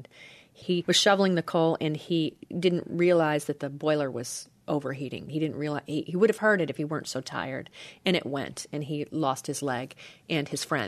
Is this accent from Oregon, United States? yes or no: no; Kentucky, United States; I grew up in Kentucky. That's tobacco country.